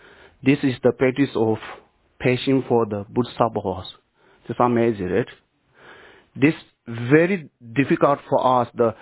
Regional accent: Tibet, China; English is a second language; Close my hometown, Eastern Tibet, they have very, very famous, knowledgeable, humble one Rinpoche.

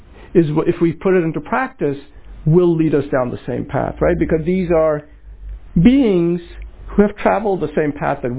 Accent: Kolkata, West Bengal, India; Because, by the way, I grew up in Calcutta, so I know what it was like.

